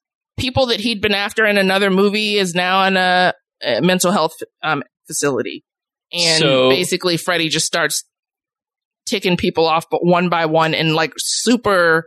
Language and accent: English; Chicago, Illinois, United States; but I grew up in the Chicago housing project. So I had family that lived in Cabrini Green and we visited there all of the time.